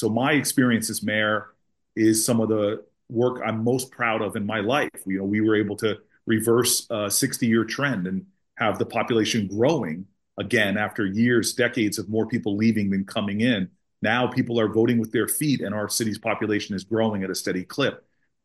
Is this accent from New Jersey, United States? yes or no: yes; New Jersey, United States; I grew up in Bergen County. I didn't come to Newark until the 90s.